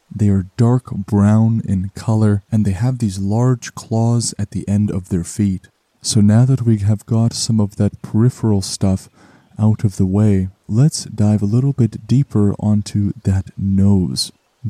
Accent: Canada; As is quite uncommon on the show, I am not required to travel very far, being a Canadian myself.

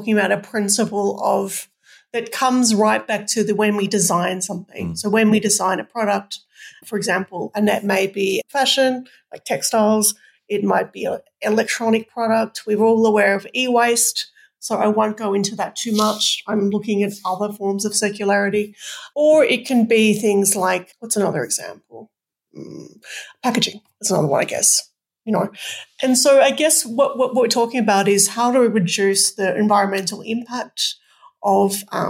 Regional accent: Australia; which as an Australian is pretty funny because that's how we make Vegemite, which everyone knows is our national treasure.

